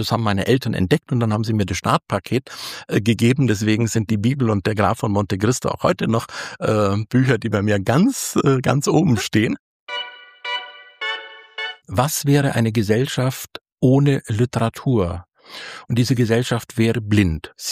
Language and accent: German; Bavaria, Germany; Aber so bin ich dann Jahre später dort auf die Welt gekommen und so bin ich Allgäuer geworden. Also das heißt, ich bin nicht wirklich richtiger Allgäuer, denn meine Eltern haben da keine Wurzeln, sondern wir sind Flüchtlinge.